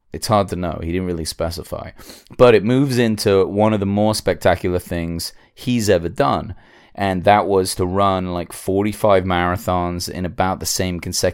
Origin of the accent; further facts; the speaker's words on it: England, United Kingdom; I'm English